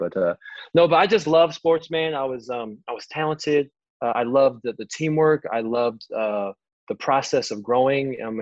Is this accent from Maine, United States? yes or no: no; Puyallup, Washington, United States; So I am from the Northwest, this booming town just south of Seattle called Puyallup, Washington, small town.